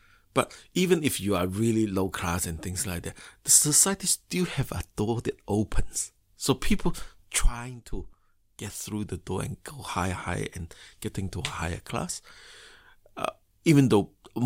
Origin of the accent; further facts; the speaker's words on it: China; now in New Zealand; So even historically, right, like my children, they're from China. Both their parents are from China.